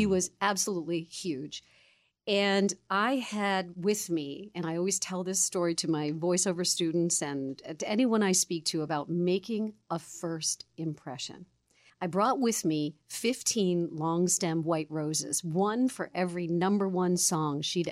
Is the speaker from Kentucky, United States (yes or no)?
no; Hartford, Connecticut, United States; also born or lived in New York City; Yeah, both parents from the Bronx, born in New York City, raised in Connecticut, in the Hartford area, where most people don't have much of an accent.